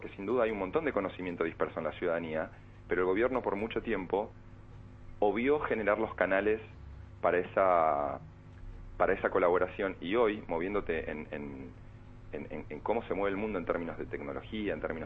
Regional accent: Argentina; nosotros como argentinos, en Argentina

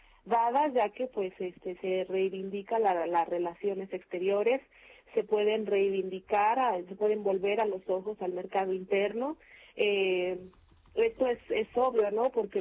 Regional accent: Mexico; cuál es nuestra identidad como mexicanos, ¿no?

